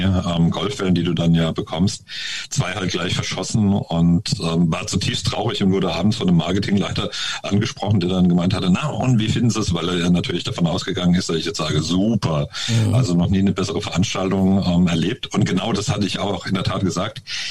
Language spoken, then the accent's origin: German; Germany; Also final gesehen lebe ich jetzt wieder mehr oder weniger an der Bergstraße dort, wo ich aufgewachsen bin. Man nennt sie ja auch so ein bisschen die Toskana Deutschlands.